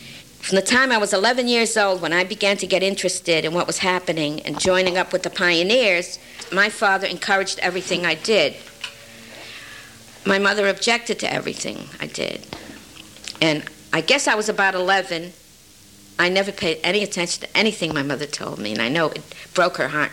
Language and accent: English; Connecticut, United States; During our times growing up in Connecticut, he worked as a machinist and a tool and die maker.